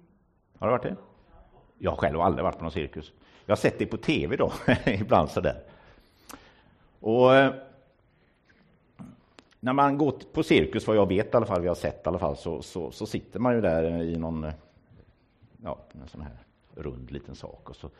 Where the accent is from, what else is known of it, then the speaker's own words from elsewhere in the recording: Gothenburg, Västra Götaland County, Sweden; Tycker man som gammal göteborgare.